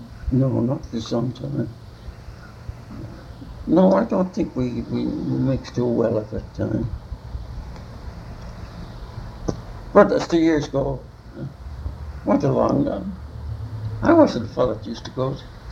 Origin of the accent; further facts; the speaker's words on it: Yorkshire and the Humber, United Kingdom; Man, didn't you know I'm a Yorkshire man?